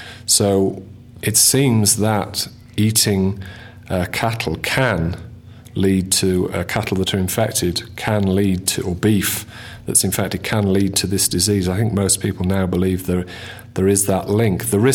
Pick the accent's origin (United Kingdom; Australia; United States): United Kingdom; England; Yeah, well, it's personal to me because I'm English.